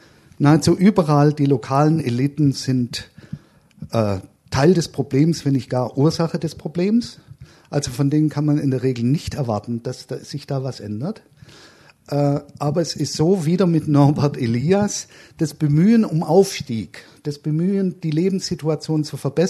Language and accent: German; Baden-Württemberg, Germany; Und ich bin Schwabe, also ich kann das relativ gut.